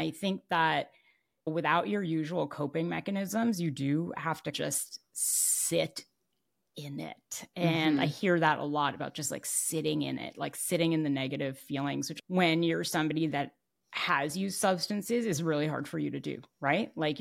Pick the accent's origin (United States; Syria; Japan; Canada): Canada; And happy I'm Canadian.